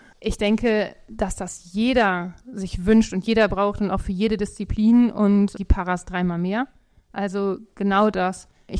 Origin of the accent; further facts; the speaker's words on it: Herne, North Rhine-Westphalia, Germany; Ich komme ganz bodenständig aus Herne, vom Bauernhof.